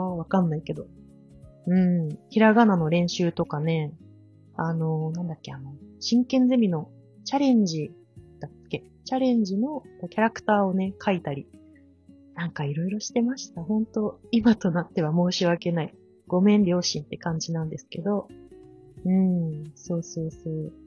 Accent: Fukuoka, Japan; 私は福岡県出身で、小中高大学と社会人3年目ぐらいまではもうずっと福岡で、過ごしてきました。

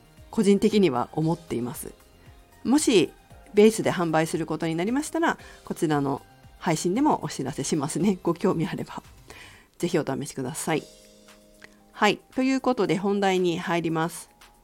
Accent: Fukushima, Japan; 福島は私の実家で、そして実家は、まあ、父方の実家ですけれども、リンゴや桃の果物農家をやっています。

